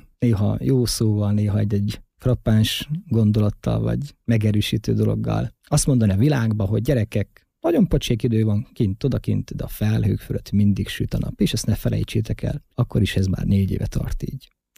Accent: Zakarpattia Oblast, Ukraine; kárpátaljai magyarként kárpátaljai magyar értékeket szeretnénk közvetíteni a világnak

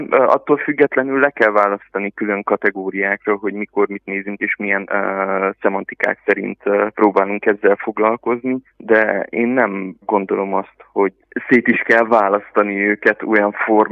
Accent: Porumbenii Mari, Harghita, Romania; Én, ahonnan származom, az Nagygalambfalva, Székelyudvarhelyen

